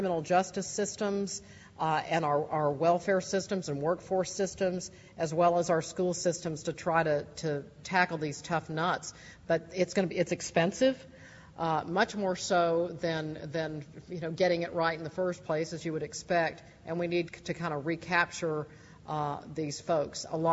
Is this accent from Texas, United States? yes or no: yes; Texas, United States; as I observe states around the country and certainly my home state of Texas